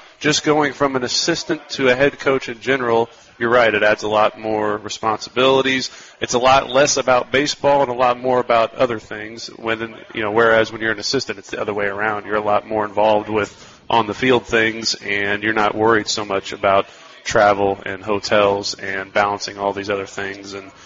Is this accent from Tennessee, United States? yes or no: no; Newburgh, New York, United States; now in Evansville, United States; I'm from Newburgh. So I'm now living in Evansville. It's nice being close to home